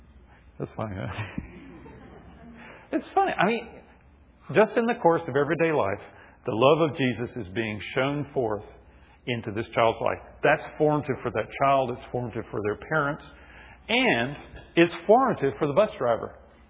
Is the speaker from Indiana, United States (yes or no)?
no; Memphis, Tennessee, United States; I grew up in Memphis, Tennessee, and went to school with the daughter of one of the founders of Holiday Inn.